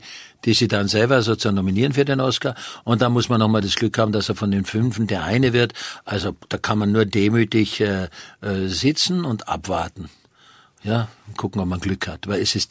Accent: Styria, Austria; Ich weiß, bei uns in der Steiermark, es gab Leute, denen war das so unangenehm

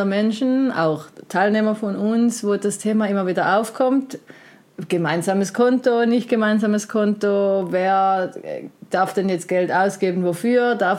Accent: Switzerland; gerade bei uns in der Schweiz

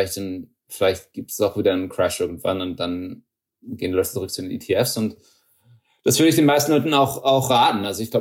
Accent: Texas, United States; also born or lived in Germany; ich bin so ein bisschen in Deutschland, ein bisschen in Amerika aufgewachsen, also eher in Amerika. Meine Familie kommt aus Niedersachsen. Ich bin in Texas aufgewachsen. Mein Vater ist Wissenschaftler und in Deutschland würde man sagen, ich habe einen Migrationshintergrund hier in Amerika.

